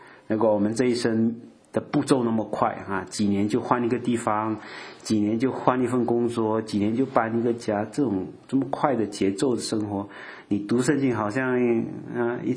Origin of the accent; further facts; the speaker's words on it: Malaysia; 我们马来西亚人不会，就是我们不懂有这句话的。